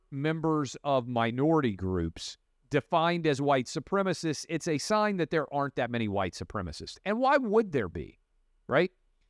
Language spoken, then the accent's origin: English; Tennessee, United States; And I grew up in Tennessee and have been all over the South.